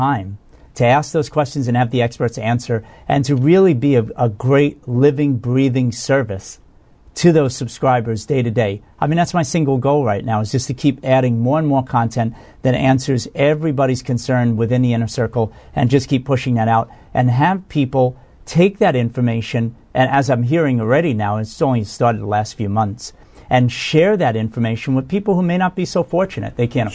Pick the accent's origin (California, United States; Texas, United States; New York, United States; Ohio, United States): New York, United States; Are they trying to set me up because I'm from New York or something?